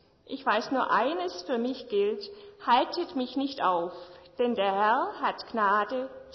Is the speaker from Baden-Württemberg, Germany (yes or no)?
yes; Baden-Württemberg, Germany; now in Wain, Germany; ich bin aufgewachsen auf der Schwäbischen Alb. Jetzt wohnen wir in Wein, das liegt im Landkreis Biberach.